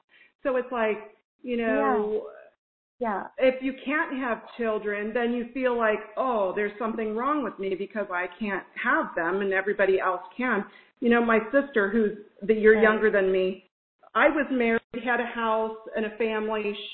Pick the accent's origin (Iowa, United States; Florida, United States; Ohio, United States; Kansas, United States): Ohio, United States; also born or lived in Minnesota / Colorado; now in Virginia, United States; We grew up in Ohio, and that's where we had our kids. We moved to Minnesota, and then we were there only really about 5 years, and then we moved to Colorado, and then we've moved to Virginia.